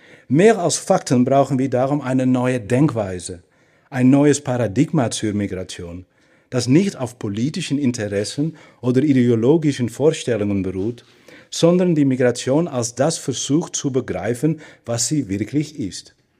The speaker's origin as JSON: {"language": "German", "country": "Netherlands", "accent": "Dutch", "second_language": "German"}